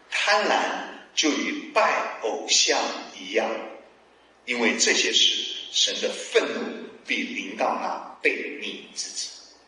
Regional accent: China

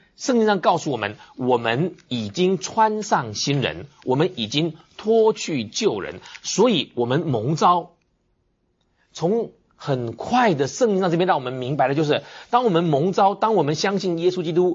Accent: southern Taiwan, Taiwan; 我小的时候是住在台湾的南部，当我小时候在台湾南部生长的时候，我们家里有一度种果树，我们家里大部分是种稻子的

